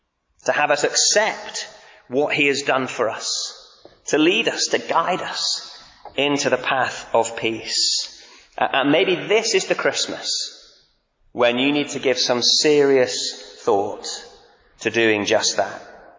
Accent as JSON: {"language": "English", "town": "Manchester", "region": "North West England", "country": "United Kingdom", "said": "Now, I'm from Manchester, we'd never heard of bivouacking."}